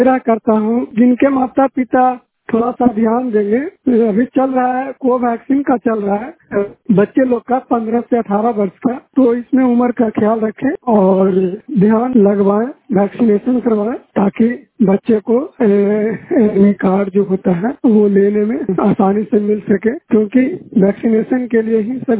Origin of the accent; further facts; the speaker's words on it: Bihar, India; जिला नालंदा के निवासी हूँ।